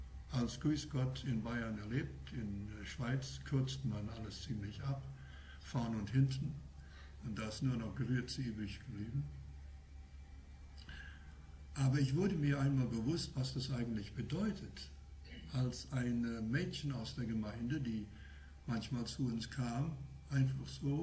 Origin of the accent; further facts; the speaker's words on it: Canada; also born or lived in Netherlands; now in Germany; Obwohl ich deutscher Zunge bin, bin ich, wie gesagt, in Kanada aufgewachsen, dort geboren und aufgewachsen, aber in deutschsprachigen Kreisen.